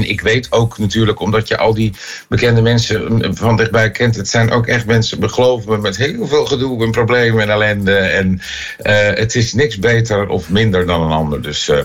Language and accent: Dutch; Goeree-Overflakkee, South Holland, Netherlands; now in Rotterdam, Netherlands; Ik ben natuurlijk, moet ik eerlijk over zijn, een import Rotterdammer. Hè? Ik kom van Goeree over Flakke. Maar... Ja. Inmiddels woon ik er geloof ik 35 jaar